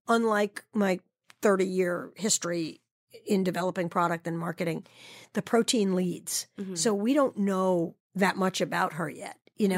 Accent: New York, United States; I'm a New Yorker by trade and training. And I'm living in the South

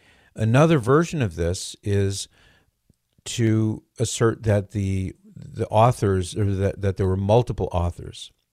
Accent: California, United States; Hey, I'm from California. It's my home state. I love my home state.

